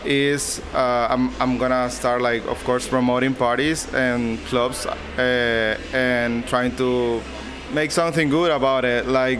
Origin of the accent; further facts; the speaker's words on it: Venezuela; moved away as an adult; now in Miami, United States; I'm originally from Venezuela. And what I'm doing right now is just working at the hospitality industry. I just moved here to United States like 2 years ago. I'm new in Miami